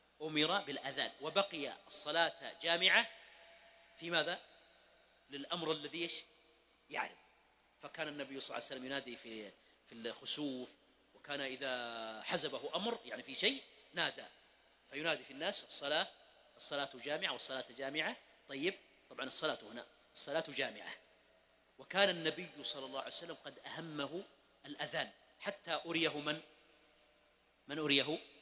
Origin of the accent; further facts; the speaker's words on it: Mecca, Makkah Province, Saudi Arabia; طيب، لا يزعلون علي أهل مكة، ونحن من أهل مكة